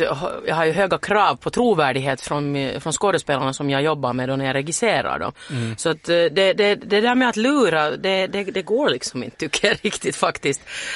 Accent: Finland; Jag är ju finsk och lite blyg

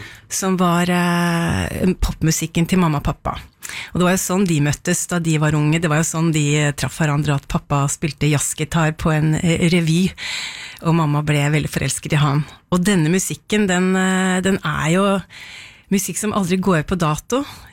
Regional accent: Hamar, Innlandet, Norway; hjemme på Hamar så vokste jeg opp med masse musikk i Nordkron 13 hvor vi bodde.

